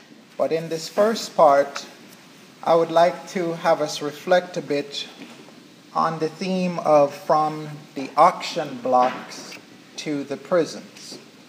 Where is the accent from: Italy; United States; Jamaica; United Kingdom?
Jamaica; I am from Jamaica, we sometimes refer to him as Christopher Colon or Christopher Cumbosos